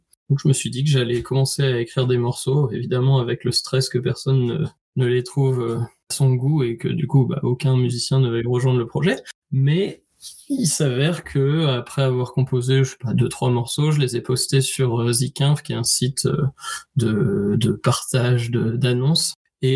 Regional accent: Brest, Brittany, France; quand on vient de Brest, on va dire que l'océan joue une grosse part dans les choses du quotidien.

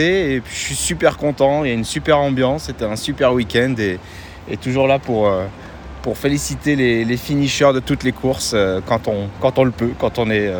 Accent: Paris, Île-de-France, France; je viens de Paris, dans le 9e, en plein centre de Paris.

